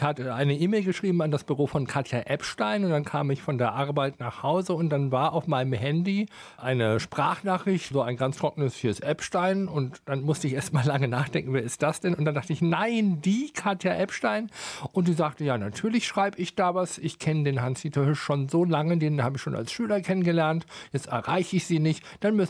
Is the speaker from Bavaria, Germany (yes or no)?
no; Neuss, North Rhine-Westphalia, Germany; Ich bin in Neuss aufgewachsen